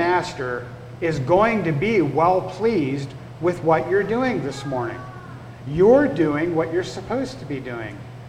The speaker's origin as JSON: {"language": "English", "region": "California", "country": "United States", "moved": "as an adult", "said": "But 20 years ago, I came from California. I lived on a Mennonite farm."}